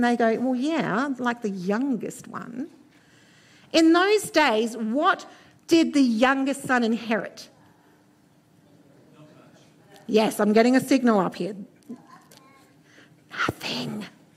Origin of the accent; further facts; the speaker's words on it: New Zealand; As Yoshi told you, I'm from New Zealand. There's more sheep than people over there.